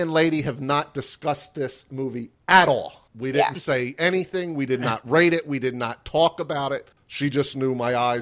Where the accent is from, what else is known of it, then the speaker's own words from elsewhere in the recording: Nevada, United States; He's from Colorado, I am from Nevada, heavily Democratic state.